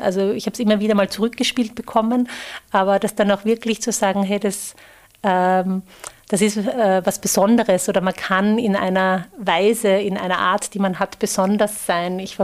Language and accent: German; Upper Austria, Austria; moved away as an adult; Ich komme ja aus der Nähe von Linz